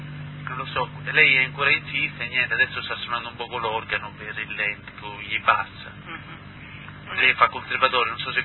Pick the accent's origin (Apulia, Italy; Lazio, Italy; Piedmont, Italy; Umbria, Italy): Apulia, Italy; Foggia; Io vengo da Foggia